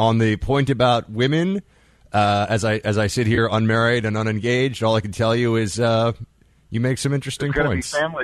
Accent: New York, United States; The main reason I'm here in New York is, it's my hometown. I was born and raised here, so this is the place that's most familiar to me.

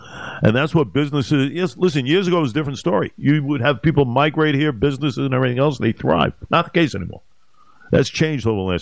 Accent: Bayside, New York, United States; Listen, I'm a Bayside guy myself, my friend.

